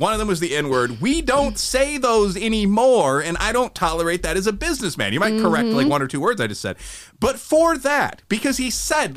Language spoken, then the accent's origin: English; East Aurora, New York, United States; I grew up in the hood, basically. I grew up in East Aurora